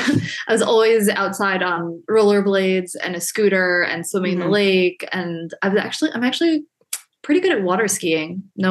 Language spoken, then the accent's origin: English; New Jersey, United States; Yes, I grew up in New Jersey.